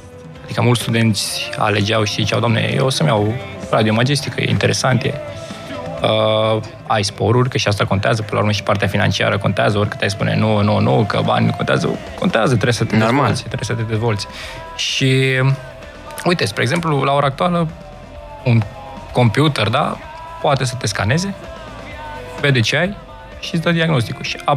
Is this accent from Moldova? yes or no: no; Romania; Adică din școală să înțelegem că țara noastră e aici, da? Noi suntem români și atunci noi o să muncim pentru noi.